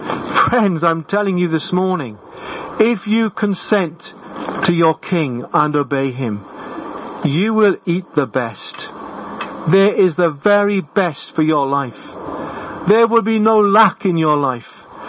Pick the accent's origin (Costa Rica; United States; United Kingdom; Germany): United Kingdom; Wales; Being a Welshman, I must get that right.